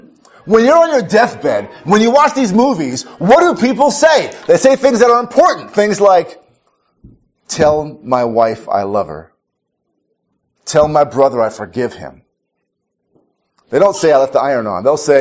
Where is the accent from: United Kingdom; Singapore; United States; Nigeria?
United States; Minneapolis, Minnesota; also born or lived in Kansas City; I am from Minneapolis, Minnesota. I spent some time living in Kansas City when I was a little boy.